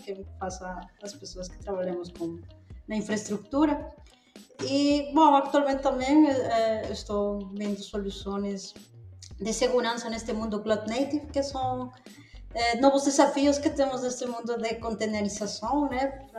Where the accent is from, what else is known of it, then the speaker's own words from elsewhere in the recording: Peru; Eu sou do Peru.